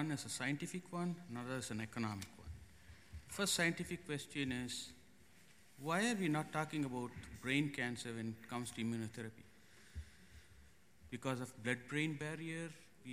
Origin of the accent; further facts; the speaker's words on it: India; coming up from India, growing up in India